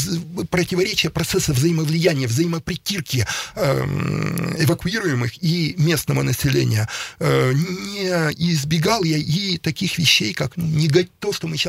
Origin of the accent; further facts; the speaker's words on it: Saint Petersburg, Russia; Дело в том, что я ведь сам ленинградец. Там моя родня, мои близкие до сих пор остаются.